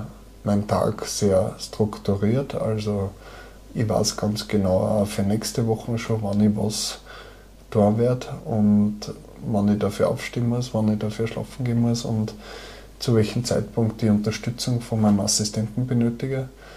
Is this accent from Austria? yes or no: yes; Waidhofen an der Ybbs, Lower Austria, Austria; Ich bin aus Niederösterreich, bin dort in Waidhofen an der Ybbs geboren worden und lebe auch heute noch dort.